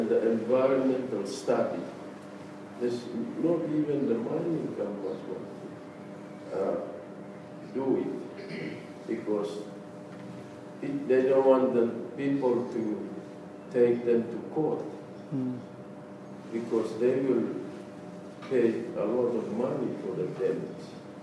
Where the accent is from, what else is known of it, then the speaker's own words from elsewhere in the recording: Bougainville, Papua New Guinea; I'm from Bougainville